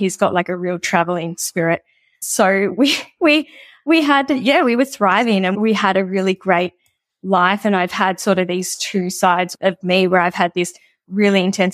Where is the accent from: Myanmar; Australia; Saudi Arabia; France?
Australia; Melbourne, Victoria; also born or lived in United States; now in Northern Rivers, Australia; I'm from Melbourne. I grew up in Melbourne, sort of suburbs, and we packed up our bags and moved over to the States. And we've done so many different things. We've since moved interstate to the Northern Rivers.